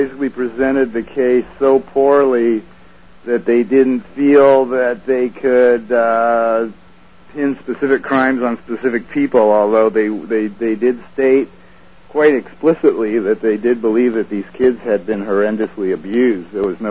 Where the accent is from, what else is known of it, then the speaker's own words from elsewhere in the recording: Torrance, California, United States; I grew up in Torrance, which is a neighboring city to where was it, Manhattan Beach or Hermosa Beach?